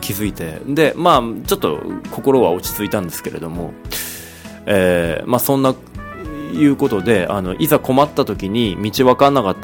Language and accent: Japanese; Sapporo, Hokkaido, Japan; 札幌にあの生まれたこと、札幌で育ったことっていうのは、